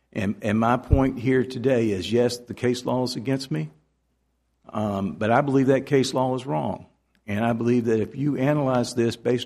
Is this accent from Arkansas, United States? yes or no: no; Durham, North Carolina, United States; I'm an attorney from Durham, North Carolina